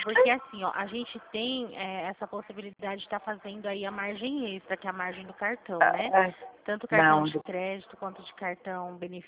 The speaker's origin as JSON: {"language": "Portuguese", "town": "Flora Rica", "region": "São Paulo", "country": "Brazil", "said": "eu sou de Flora Rica, eu venho todo dia trabalhar."}